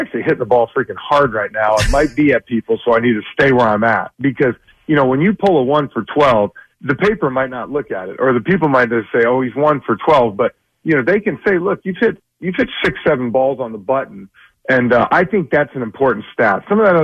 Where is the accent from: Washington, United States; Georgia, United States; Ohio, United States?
Georgia, United States; Atlanta; But, you know, at the end of the day, I grew up here in Atlanta. That's who I am.